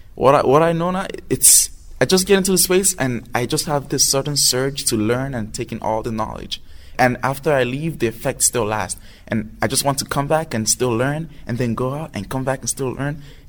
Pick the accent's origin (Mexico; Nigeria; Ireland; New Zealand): Nigeria; first language Igbo; English is a second language; now in United States; I came from Africa, and I'm a Nigerian. I speak the language Igbo.